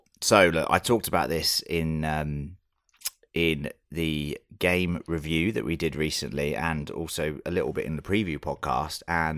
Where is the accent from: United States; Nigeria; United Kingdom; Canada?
United Kingdom; now in Australia; Obviously, being British